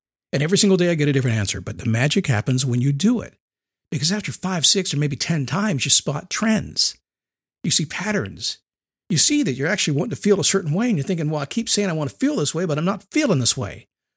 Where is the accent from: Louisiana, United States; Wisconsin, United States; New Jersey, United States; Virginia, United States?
Virginia, United States; Manassas; I grew up in a little town. I grew up in Manassas, Virginia. It's not so little anymore. It was little back in the late 60s when my parents moved there. But I couldn't wait to get out. I was gone by I was 18.